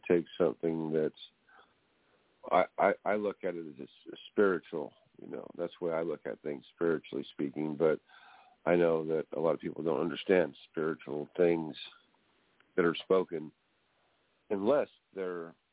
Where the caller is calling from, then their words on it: California, United States; California.